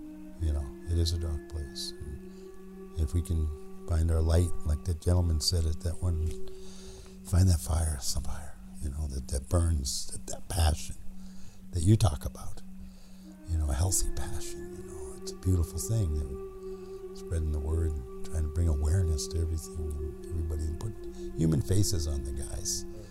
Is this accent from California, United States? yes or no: no; Forks, Washington, United States; I'm from Forks.